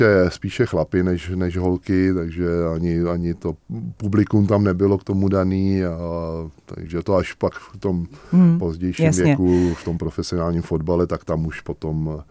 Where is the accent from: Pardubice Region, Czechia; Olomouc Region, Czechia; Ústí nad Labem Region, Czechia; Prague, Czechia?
Prague, Czechia; Tak musím říct, že jsem rodilý Pražák